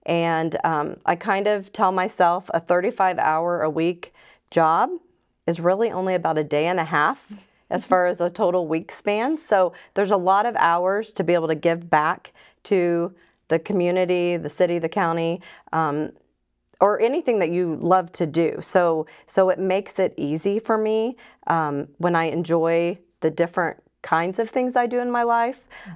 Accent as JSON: {"language": "English", "town": "Martinsville", "region": "Indiana", "country": "United States", "tie": "born or raised there", "also_born_or_lived": "Bloomington", "said": "have been born and raised in Martinsville, lived in Bloomington for a brief period with girlfriends"}